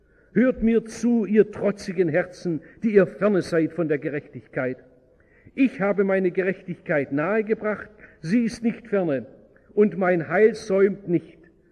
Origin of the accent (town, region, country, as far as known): Baden-Württemberg, Germany